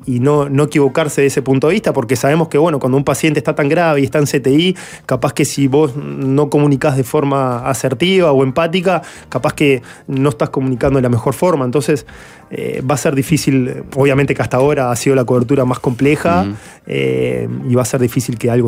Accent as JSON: {"language": "Spanish", "town": "La Paz", "region": "Canelones", "country": "Uruguay", "said": "yo soy de La Paz"}